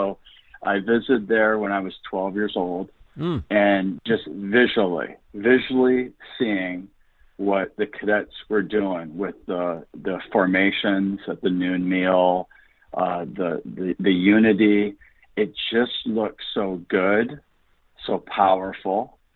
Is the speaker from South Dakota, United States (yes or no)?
yes; Sioux Falls, South Dakota, United States; I was raised in Sioux Falls, South Dakota, and graduated from O'Gorman Catholic High School in 1989